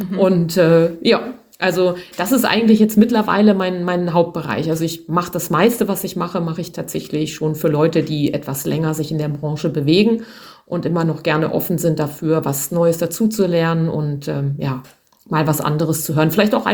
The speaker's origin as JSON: {"language": "German", "town": "Seesen", "region": "Lower Saxony", "country": "Germany", "tie": "born there", "said": "Ja, ich komme ja gebürtig aus Seesen am Harz, kulinarisches Brachland in den 80er Jahren."}